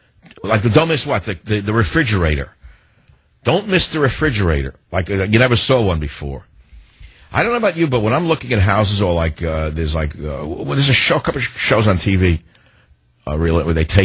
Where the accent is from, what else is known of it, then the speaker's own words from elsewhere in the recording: East Coast, United States; I come from the East Coast. I know what construction is.